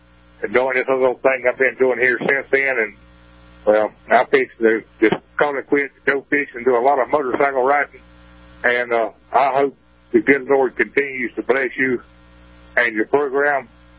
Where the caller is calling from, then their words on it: Georgia, United States; out of Georgia there, boy.